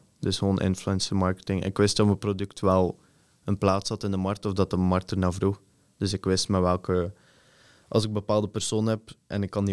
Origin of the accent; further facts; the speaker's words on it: Bruges, West Flanders, Belgium; born there; Dat ik geboren ben in Brugge